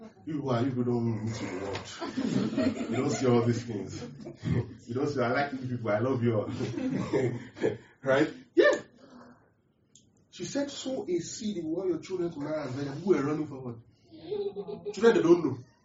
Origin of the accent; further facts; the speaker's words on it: Nigeria; So where I'm from Nigeria, and I don't. The reason why I will use a lot of examples from Nigeria is because I am from Nigeria.